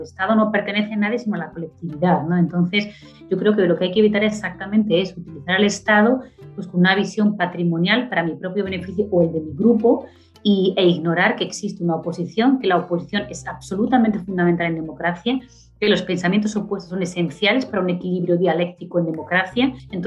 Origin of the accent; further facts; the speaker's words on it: Spain; now in Brazil; yo, a pesar de ser española, ya me considero brasileña porque hace mucho que vivo allí